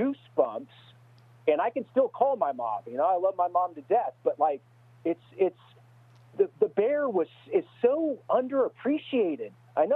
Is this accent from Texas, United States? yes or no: no; Indiana, United States; I graduated from Alabama in the late 90s. I'm from Indiana. I went there on a track and field scholarship.